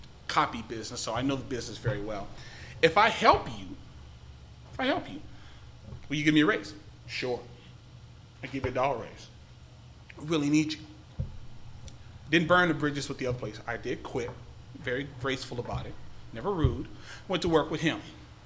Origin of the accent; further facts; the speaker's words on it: the South, United States; Now, you remember, I was raised in the South.